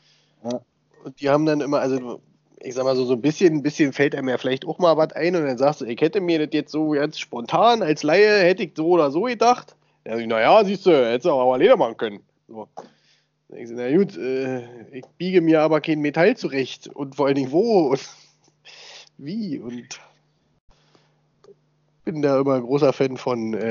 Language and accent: German; Berlin, Germany; nee, wir sind Berliner, das muss man auch Berlinern.